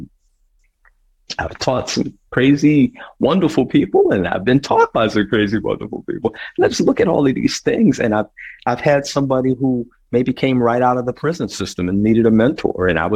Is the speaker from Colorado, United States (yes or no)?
no; Harrisburg, Pennsylvania, United States; also born or lived in London; I was born in London, and my early years, there's some moving around between Harrisburg and Baltimore and New York and all these kinds of things. So I finally settled back into Harrisburg and then came back into Philly